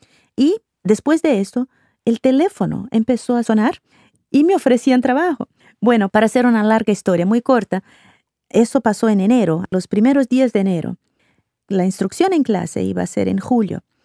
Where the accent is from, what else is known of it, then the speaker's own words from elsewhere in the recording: Brazil; Spanish is a second language; Yo fui a fin de año a participar de un encuentro de jóvenes científicos cristianos ahí en Brasil, en mi país.